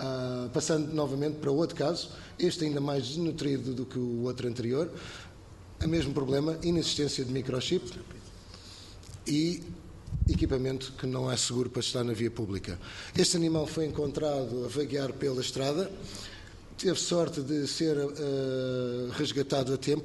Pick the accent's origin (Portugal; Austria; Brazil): Portugal; Vila Franca de Xira, Lisbon; born there; eu, como português, nascido em Vila Franca de Xira, terra dos touros e dos toureiros, desde que eu aprendi a andar, que eu lido com animais